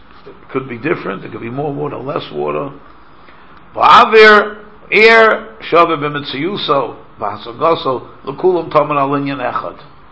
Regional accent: New York, United States; I used to, like, in Manhattan, I grew up in New York, so sometimes, I go into Manhattan just to walk around and look around.

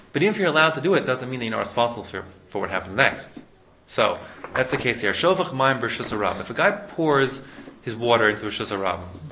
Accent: California, United States; I hate litter, I'm a Californian.

